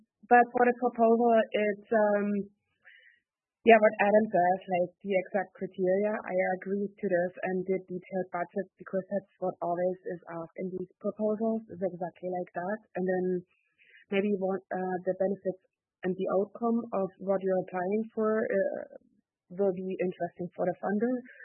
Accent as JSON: {"language": "English", "town": "Watson Lake", "region": "Yukon", "country": "Canada", "said": "I'm from Watson Lake."}